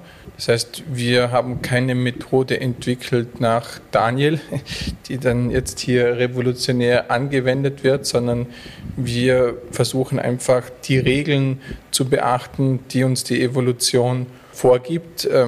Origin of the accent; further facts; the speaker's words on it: Austria; wir Österreicher